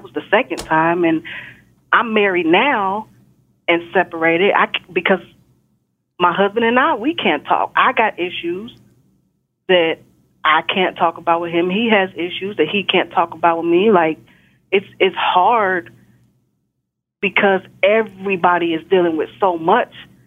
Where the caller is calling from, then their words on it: Texas, United States; I'm calling from Texas.